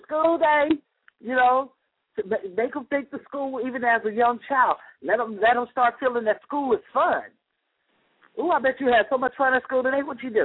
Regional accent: Oakland, California, United States; Because growing up in Oakland, during the Panther era and all that, I didn't see poor people like that.

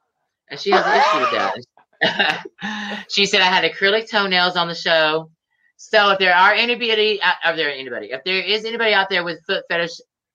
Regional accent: Atlanta, Georgia, United States; I'm with this local bitch and I'm from Atlanta.

